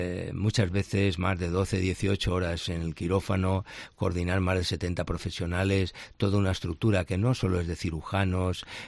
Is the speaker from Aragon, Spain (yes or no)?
no; Valencian Community, Spain; pero sí lo viví como valenciano, ¿no?